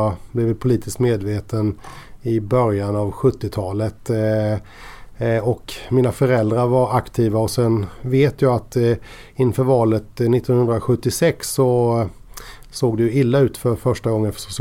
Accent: Kosta, Kronoberg County, Sweden; För jag är ju arbetarunge från Kosta.

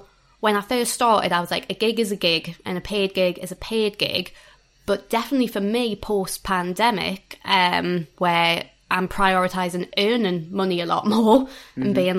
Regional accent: Newcastle, North East England, United Kingdom; I am from Newcastle.

